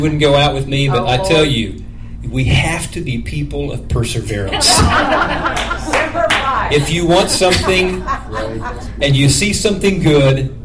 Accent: Illinois, United States; now in Nashville, United States; I'm originally from Illinois. Laura's a native of Nashville, one of the few.

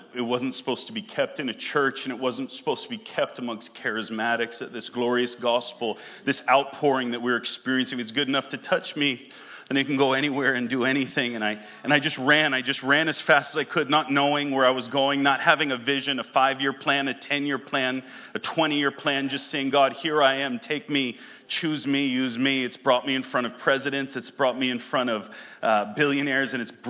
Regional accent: Gloucester, Massachusetts, United States; I grew up in Massachusetts from a small island, Gloucester. It's north of Boston.

